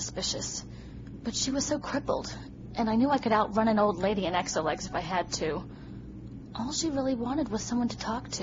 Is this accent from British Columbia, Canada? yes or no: no; Toronto, Ontario, Canada; born or raised there